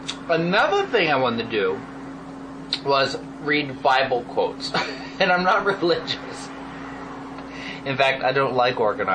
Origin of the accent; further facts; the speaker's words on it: Pennsylvania, United States; now in Boston, United States; I'm in Massachusetts. I grew up in Pennsylvania. 92, I came to Boston.